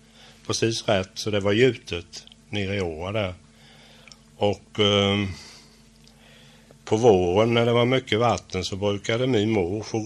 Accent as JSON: {"language": "Swedish", "town": "Klockargården", "country": "Sweden", "tie": "born or raised there", "said": "jag är född i Klockargården, och där bodde jag ju till jag var 13 år."}